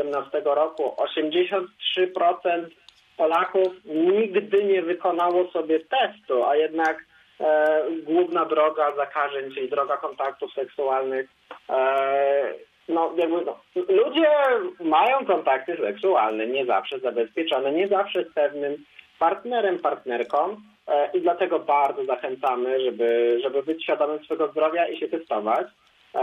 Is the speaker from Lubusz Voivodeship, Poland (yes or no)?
yes; Żagań, Lubusz Voivodeship, Poland; To jest tyle, ile mieszkańców ma moje rodzinne miasto, Żagań.